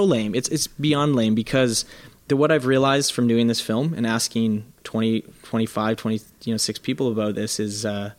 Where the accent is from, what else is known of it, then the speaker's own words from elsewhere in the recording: Victoria, British Columbia, Canada; I'm a kid from Victoria, Canada, British Columbia, and I'm just coming up with ideas in my basement growing up.